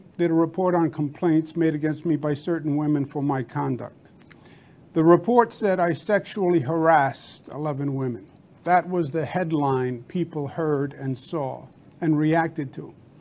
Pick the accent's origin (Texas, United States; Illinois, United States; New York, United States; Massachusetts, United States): New York, United States; I'm a New Yorker, born and bred.